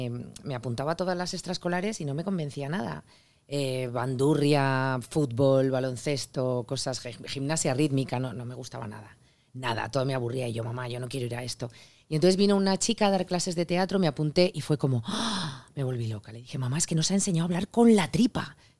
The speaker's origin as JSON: {"language": "Spanish", "town": "Zaragoza", "region": "Aragon", "country": "Spain", "also_born_or_lived": "Madrid", "said": "llevo aquí 20, pues más años aquí que en Zaragoza, ¿sabes? O sea que soy ya Madrid y maña. Y pues sobre todo una actriz muy tozuda, como buena aragonesa"}